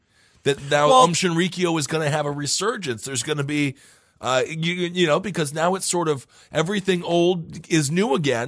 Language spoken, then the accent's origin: English; Wisconsin, United States; born or raised there